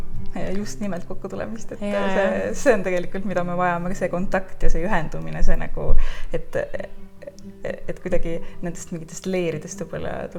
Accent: Saare County, Estonia; No ma olen kõigepealt siit samast Saaremaalt pärit, see on minu kodusaar. Ma olen siin kasvanud.

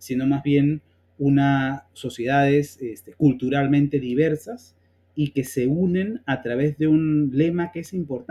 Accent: Peru; yo no soy menos peruano que otro porque me digo afroperuano.

